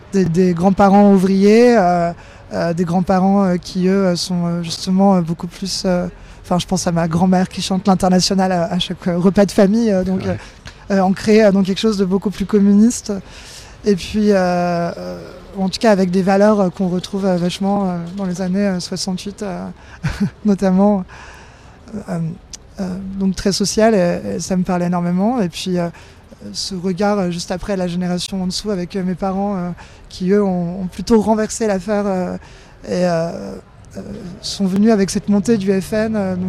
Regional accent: Hauts-de-France, France; je viens de la Picardie profonde, d'un petit village de 250 habitants qui s'appelle Moller.

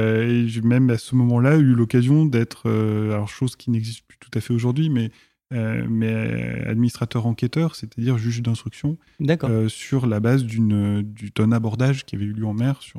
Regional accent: Saint-Étienne, Auvergne-Rhône-Alpes, France; born there; Je suis né à Saint-Étienne au milieu des terres

